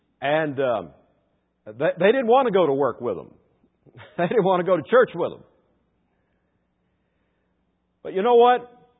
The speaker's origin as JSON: {"language": "English", "region": "the South", "country": "United States", "said": "In the war between the states, see, I'm a Southerner, I know how to refer to it."}